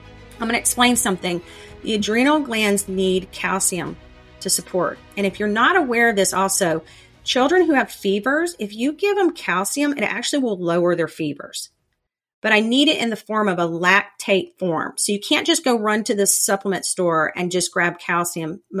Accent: Mississippi, United States; I'm from Mississippi. We have pecan trees everywhere.

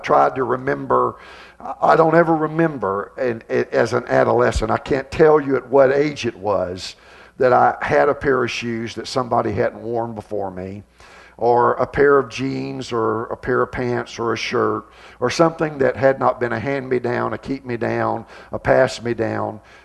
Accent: Deep South, United States; I grew up in the Deep South from a very, very, very poor family, very, very poor conditions.

